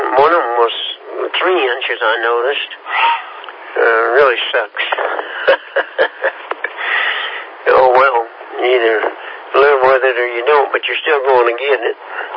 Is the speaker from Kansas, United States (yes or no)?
yes; Kansas, United States; I'm from Kansas, you know.